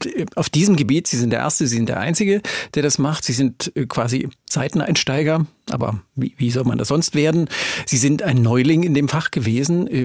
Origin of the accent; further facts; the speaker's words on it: Dresden, Saxony, Germany; sage ich als Dresdner.